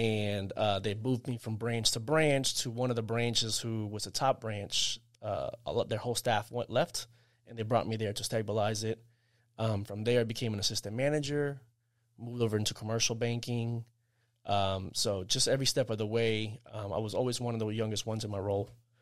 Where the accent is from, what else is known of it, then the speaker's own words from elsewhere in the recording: Tampa, Florida, United States; I grew up here in Tampa, Florida. Mm-hmm. So I went to high school, Jefferson High School, and attended college at USF also.